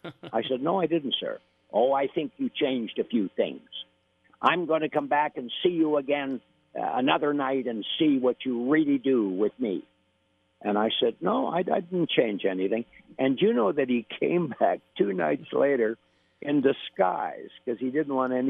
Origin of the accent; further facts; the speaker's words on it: Canada; because I'm a Canadian.